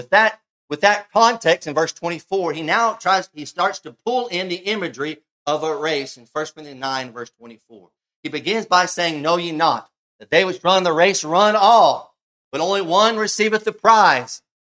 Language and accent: English; Texas, United States; So I'm not going to hear to argue where I grew up relative to the directions of Texas. Okay, but I grew up in the Bible Belt.